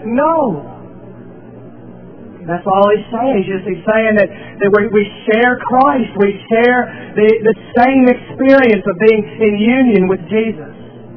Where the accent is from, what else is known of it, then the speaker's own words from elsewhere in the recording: United States; The fact that I'm an American does not give me a greater and better standing than an African or an Asian.